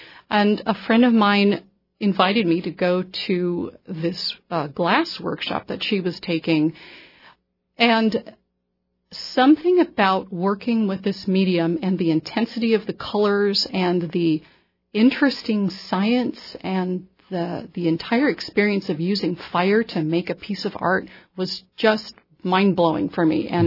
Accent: Southwest, United States; especially since I'm a desert rat. I grew up in the Southwest.

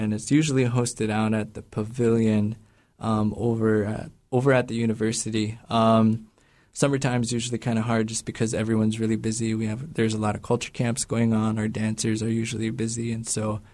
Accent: Angoon, Alaska, United States; It's just something that I grew up doing in Angoon ever since my grandma kind of brought me into the culture.

